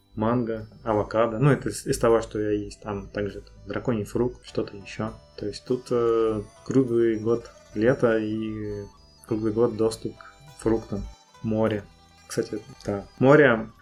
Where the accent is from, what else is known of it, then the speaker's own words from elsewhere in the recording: Volgograd, Volgograd Oblast, Russia; now in Hanoi, Vietnam; Я, наверное, в детстве недополучил его в Волгограде.